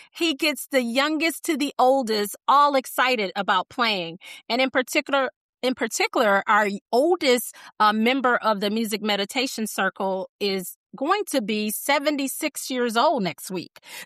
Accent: Memphis, Tennessee, United States; I'm from Memphis originally, so between here and Tennessee, I would love for chapters to, open up and support widows.

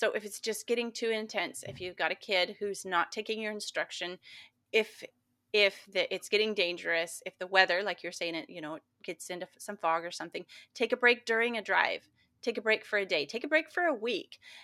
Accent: Montana, United States; And I always tell my kids the story of growing up in Montana.

